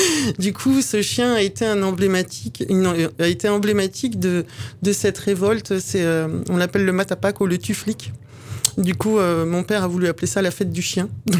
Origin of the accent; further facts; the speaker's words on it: France; born there; Ma mère est française. Je suis née en France. Je suis allée au Chili la première fois quand j'avais 26 ans.